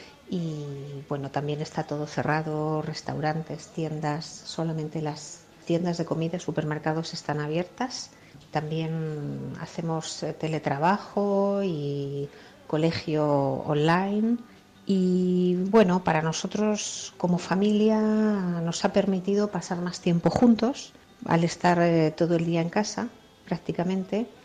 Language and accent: Spanish; Madrid, Community of Madrid, Spain; now in Biel, Switzerland; soy de Madrid. Llevo en Suiza viviendo 10 años en una ciudad pequeña que se llama Biel, que queda a una media hora de Berna.